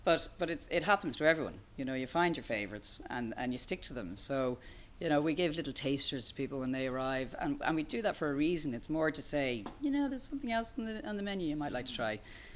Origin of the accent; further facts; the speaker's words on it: Ireland; You know, potatoes and black pudding, I'm Irish, it's just like a match made in heaven.